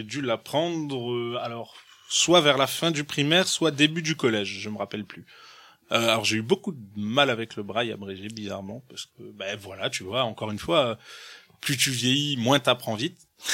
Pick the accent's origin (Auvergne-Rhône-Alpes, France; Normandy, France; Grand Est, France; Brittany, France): Grand Est, France; Mulhouse; born there; je suis né à Mulhouse, Donc Mulhouse, c'est une ville en Alsace, pas très loin de Strasbourg. L'agglomération mulhousienne compte à peu près une centaine de milliers d'habitants.